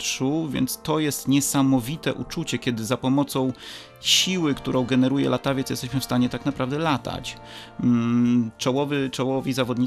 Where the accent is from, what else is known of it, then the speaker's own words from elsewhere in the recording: Lublin, Lublin Voivodeship, Poland; now in Gdynia, Poland; Nie pochodzę z Gdyni, tak jak wspomniałem, pochodzę z Lublina. Mieszkam w Gdyni dopiero od 7 lat